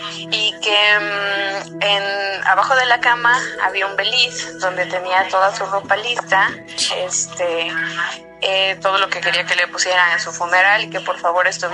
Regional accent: Xalapa, Veracruz, Mexico; en la universidad, estuve haciendo una especialización en Veracruz, en la ciudad del puerto de Veracruz. Yo soy de Jalapa.

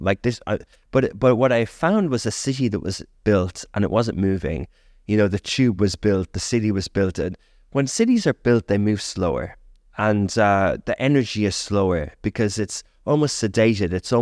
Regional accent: Ireland; I'm from Ireland. Ireland has the Republic and the North. So the Republic is the South. And in Ireland, we have Gaelic communities, Irish-speaking areas in little pockets of the coast. And I'm from one of these tiny little places. In English, it's called Old Parish.

